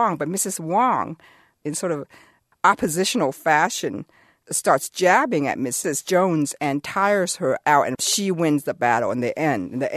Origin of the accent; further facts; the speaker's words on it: Guangdong, China; first language Taishanese; English is a second language; My first language was actually Toi San Hua. It is a sub-dialect, Toi San dialect of Cantonese, which is the Hong Kong dialect.